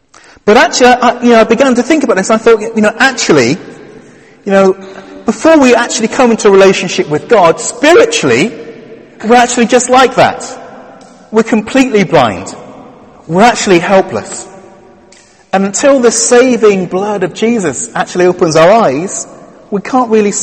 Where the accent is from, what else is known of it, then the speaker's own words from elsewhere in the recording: Barry, Wales, United Kingdom; I grew up in South Wales. And, where I lived, just around the coast of Barry, just outside of Cardiff, it's a place known for its hills.